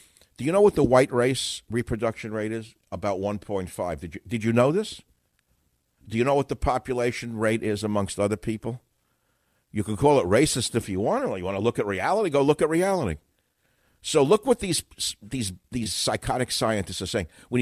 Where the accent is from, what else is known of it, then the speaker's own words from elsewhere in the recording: New York, United States; I remember growing up in New York.